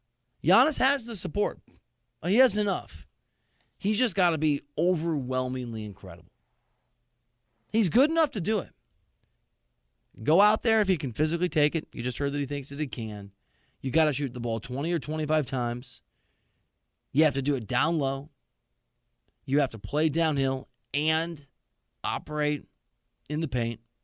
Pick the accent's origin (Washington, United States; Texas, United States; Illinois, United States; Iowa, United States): Iowa, United States; I'm from Iowa. We had a John Deere plant in my town.